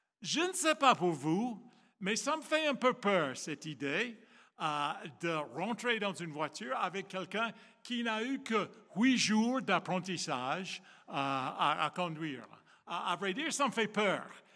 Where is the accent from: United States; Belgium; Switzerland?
United States; conduire en France, ce n'est pas la même chose que de conduire chez moi aux États-Unis.